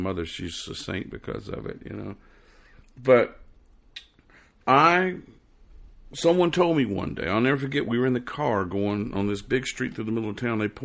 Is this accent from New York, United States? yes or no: no; New Orleans, Louisiana, United States; And people say, where'd you grow up? I always say New Orleans.